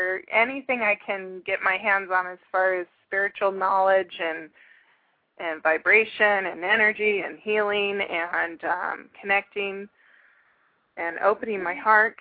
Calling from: California, United States; I'm calling from California.

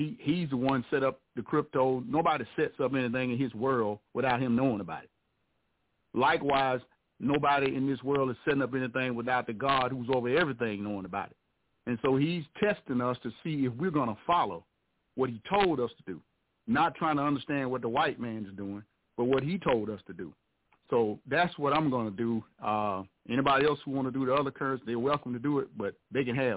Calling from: Alabama, United States; calling from Alabama.

